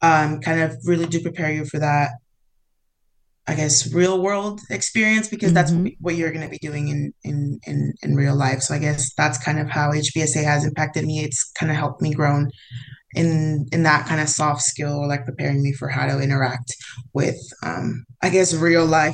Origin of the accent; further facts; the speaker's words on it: San Luis, Arizona, United States; so I come from San Luis, Arizona. And so everyone in my town is, you know, Mexican descent or Hispanic.